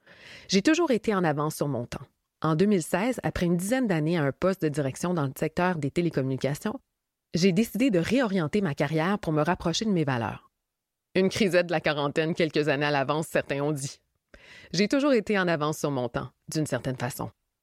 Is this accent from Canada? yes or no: yes; Montreal, Quebec, Canada; born there; Je suis née à Montréal de parents portugais qui se sont rencontrés ici, ayant immigré au Canada seule.